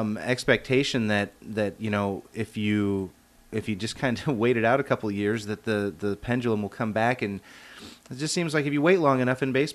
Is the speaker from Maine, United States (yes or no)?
no; Iowa, United States; for me growing up in Iowa, it was cheaper, always way cheaper